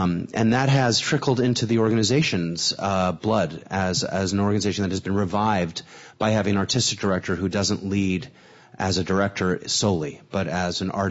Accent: San Francisco, California, United States; I knew Berklee Rep growing up in San Francisco and in college and graduate school, and it was one of the great theaters of America then.

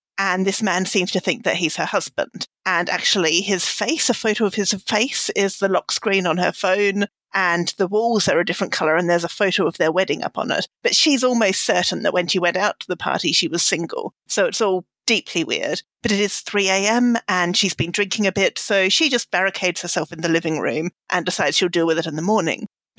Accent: Australia; I'm Australian

